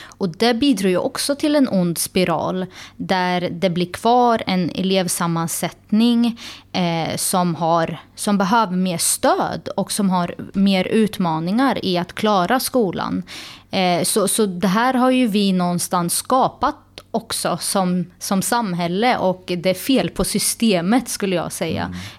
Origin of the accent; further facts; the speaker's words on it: Norrköping, Östergötland, Sweden; där jag själv är född och uppvuxen i Hageby